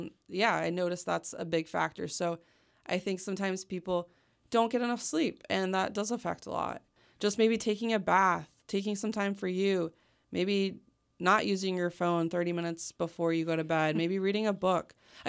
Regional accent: Germany; I grew up in Germany

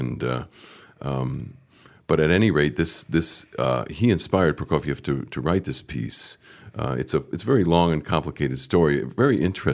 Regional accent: Kalamazoo, Michigan, United States; as I was growing up in Kalamazoo, Michigan, of course, learning the cello

